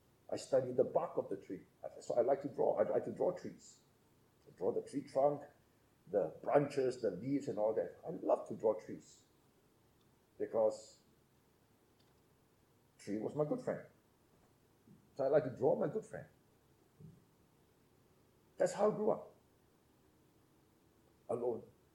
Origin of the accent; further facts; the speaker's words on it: Seremban, Negeri Sembilan, Malaysia; When we were growing up in Seremban, my dad was a multi-millionaire